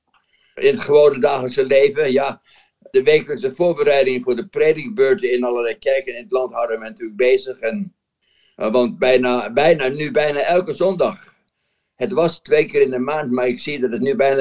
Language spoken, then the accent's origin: Dutch; Haarlem, North Holland, Netherlands; zo ben ik een beetje opgegroeid in Haarlem.